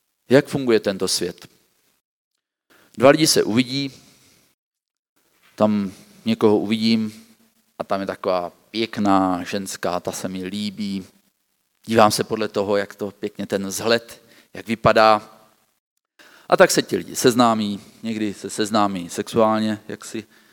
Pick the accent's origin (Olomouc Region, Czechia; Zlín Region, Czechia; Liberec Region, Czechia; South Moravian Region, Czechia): Olomouc Region, Czechia; Uničov; Já jsem to zažil v Uničově, odkud pocházím a je to výborný.